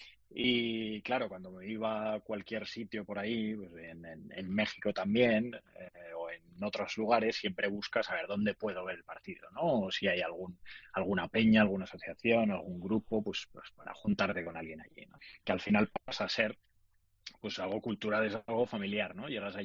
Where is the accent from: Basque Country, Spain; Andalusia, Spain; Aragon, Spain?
Basque Country, Spain; Bilbao; yo soy de Bilbao, del casco viejo además, bueno, de los 80